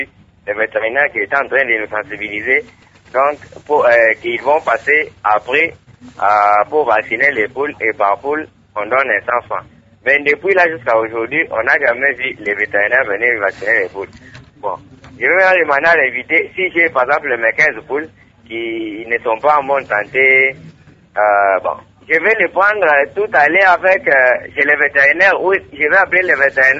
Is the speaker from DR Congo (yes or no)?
yes; Kananga, Kasaï-Central, DR Congo; Chez nous, à Kananga, on remarque souvent